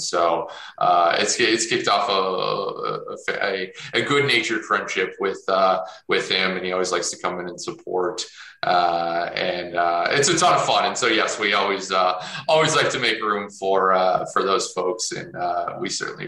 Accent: Chicago, Illinois, United States; I'm originally from Chicago as well.

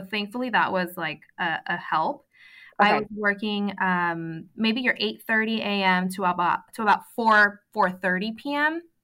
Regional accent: San Diego, California, United States; I am 27 years old. I am from San Diego.

